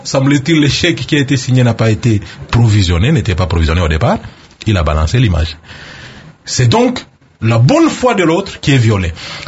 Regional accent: DR Congo; Chez nous, au Congo en particulier, il date des années 2000, principalement.

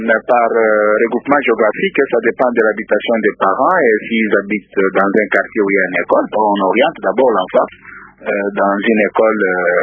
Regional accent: DR Congo; ce que nous avons fait en tant que Congolais

